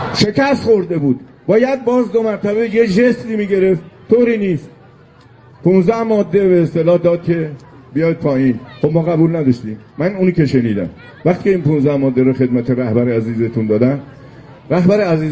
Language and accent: Persian; Iran; من دیده بودم میپرسید بچه کجایی، میگفتیم ایران، نمیدونست ایران کجا.